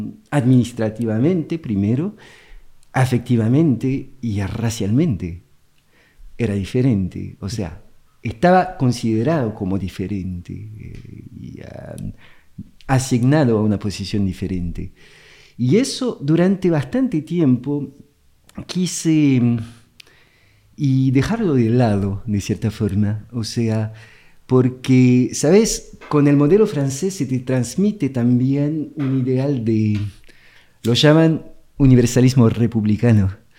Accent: Morocco; yo vengo de Marruecos, o sea, del sur global, de cierta forma

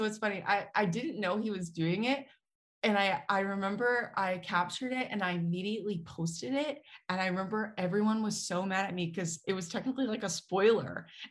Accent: Texas, United States; So I'm originally from Texas.

